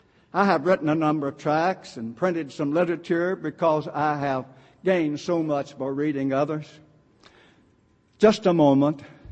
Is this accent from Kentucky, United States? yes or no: yes; Murray, Kentucky, United States; He even came to Murray, Kentucky, and had the debate, my hometown, in the late 80s of 1800.